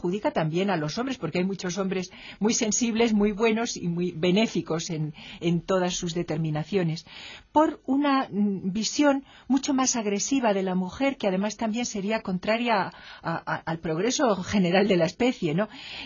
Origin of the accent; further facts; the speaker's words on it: Spain; nosotros aquí como españoles y como occidentales